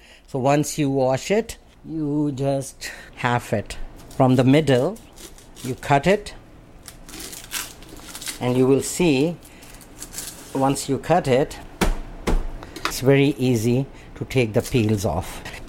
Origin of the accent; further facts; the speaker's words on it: Pakistan; English is a second language; now in United States; I grew up in Pakistan, and over there, once a girl is older, iski shaadi kar do.